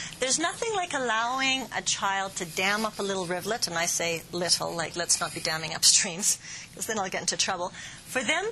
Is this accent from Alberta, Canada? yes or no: no; Surrey, British Columbia, Canada; I come from Surrey, so, you know, my kids spend very little time outside now that they're older.